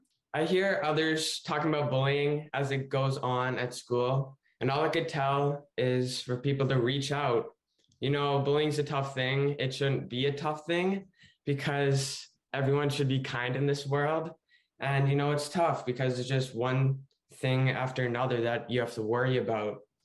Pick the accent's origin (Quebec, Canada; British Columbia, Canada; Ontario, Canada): British Columbia, Canada; Kelowna; also born or lived in Edmonton; Well, I was born in Edmonton, Alberta, but moved to Kelowna when I was three.